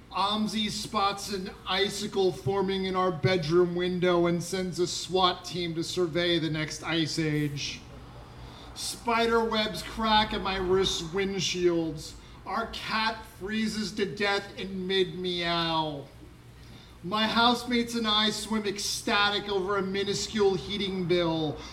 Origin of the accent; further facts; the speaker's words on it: New York, United States; I'm originally from New York.